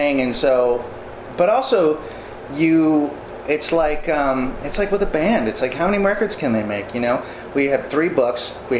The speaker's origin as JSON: {"language": "English", "town": "Ross", "region": "California", "country": "United States", "tie": "born or raised there", "said": "up in Ross. I went to Redwood High School."}